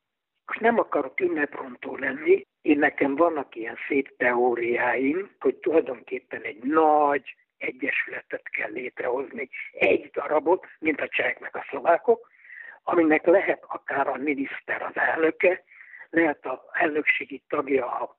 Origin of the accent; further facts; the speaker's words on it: Hungary; magyar vagyok, és 95 éve itt élek